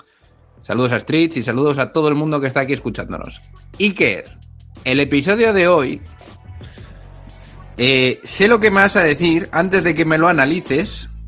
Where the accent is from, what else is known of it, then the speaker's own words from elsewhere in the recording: Dominican Republic; porque soy dominicano, no me he casado.